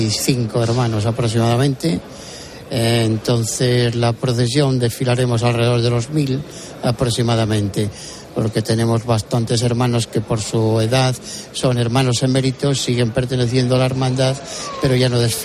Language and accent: Spanish; Castile and León, Spain; Nosotros somos castellanos y somos muy austeros, muy sencillos